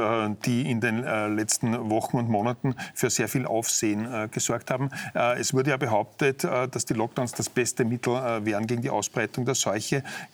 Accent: Austria; Sind wir Österreicher zu undiszipliniert?

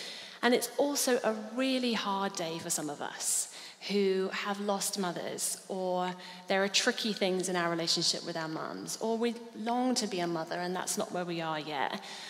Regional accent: Louisiana, United States; So, I'm guessing by now that you can tell that I'm not from around these parts. I'm from Louisiana.

